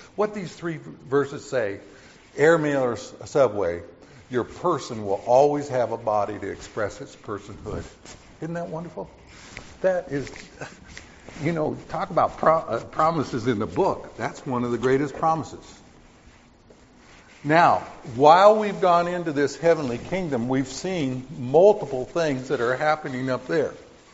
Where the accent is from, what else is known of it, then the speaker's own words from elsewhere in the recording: Oregon, United States; and remember, because I'm from Oregon, we postulated that the tree of life was a conifer, looking very much like a Douglas fir.